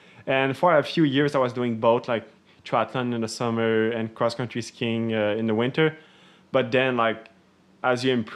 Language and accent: English; Quebec, Canada; I live up north in, I grew up in Moronite and then I moved to Saint-André-Lac, which is like close to Saint-Sauveur.